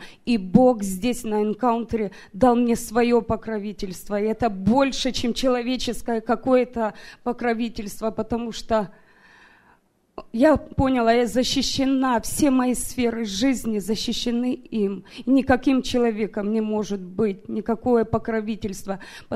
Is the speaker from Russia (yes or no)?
no; Sacramento, California, United States; я из Сакраменто.